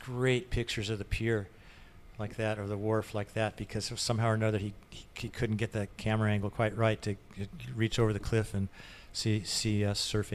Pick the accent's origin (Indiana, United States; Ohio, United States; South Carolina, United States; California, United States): California, United States; Alameda; born there; I was born in the Bay Area. I was born in Alameda. I was born in Alameda, and our whole family was basically living in the Bay Area.